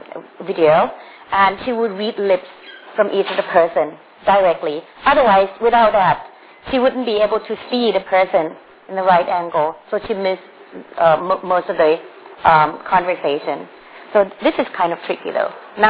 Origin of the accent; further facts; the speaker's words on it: Bangkok, Thailand; English is a second language; Like I said, I'm from Bangkok, Thailand.